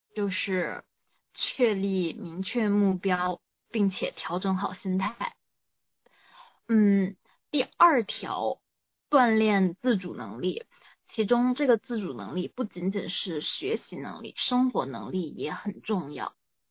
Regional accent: Tianjin, China; now in United States; 来了马里兰这边，季节气候其实跟，因为我是天津人嘛，就是它跟天津的纬度都比较像

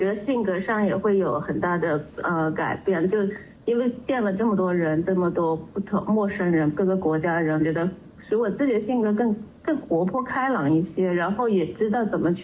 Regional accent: China; 然后当时就我一个人，我中国人

